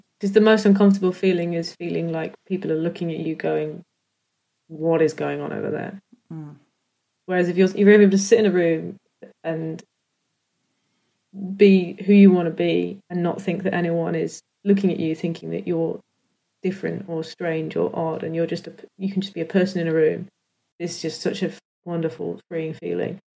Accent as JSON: {"language": "English", "country": "United Kingdom", "said": "because I'm British"}